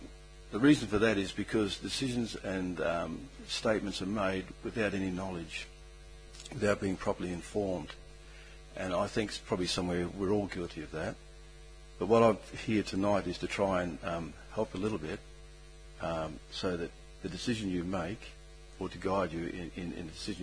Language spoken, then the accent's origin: English; Australia; So, I'm from the Mooning community. The Mooning people, the Far West Coast claim, is one such case which needs to be looked at.